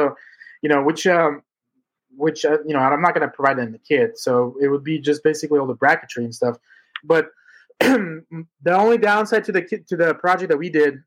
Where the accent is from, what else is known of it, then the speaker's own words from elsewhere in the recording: California, United States; I grew up in the Bay Area.